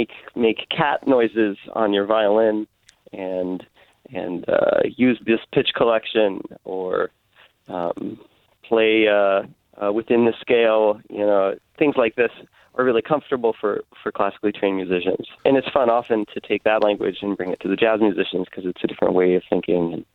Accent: Santa Cruz, California, United States; now in New York, United States; We grew up in Santa Cruz and then moved to New York in 2004 and began working professionally there

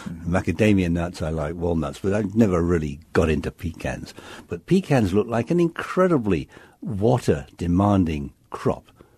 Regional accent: England, United Kingdom; I came from England, and all of a sudden you're flying in from Dallas or from wherever

